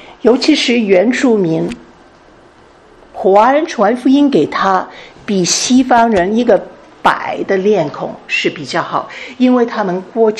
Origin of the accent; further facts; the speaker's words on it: Hong Kong; 我这样的人，我是从香港来的